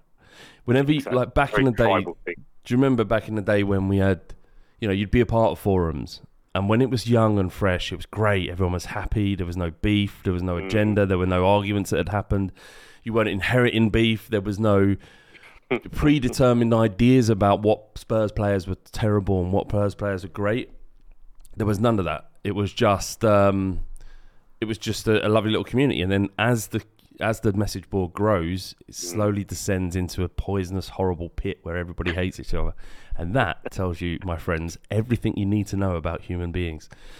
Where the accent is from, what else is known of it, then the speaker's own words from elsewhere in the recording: England, United Kingdom; pay the bill, fuck off, we're English, this is what we do.